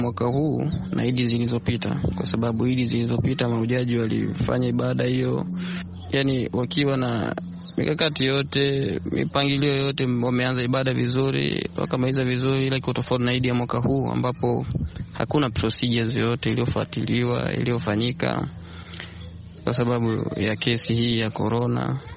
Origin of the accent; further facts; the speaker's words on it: Mwanza, Tanzania; natokea Mwanza, Tanzania.